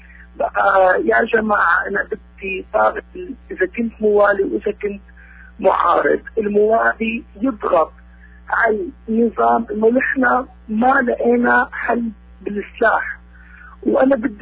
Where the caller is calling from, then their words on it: Austria; أنا عم نحكيكم من النمسا.